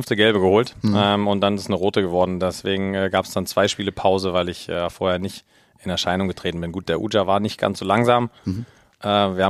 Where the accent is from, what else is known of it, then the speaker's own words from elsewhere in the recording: Hesse, Germany; als Hesse-Bub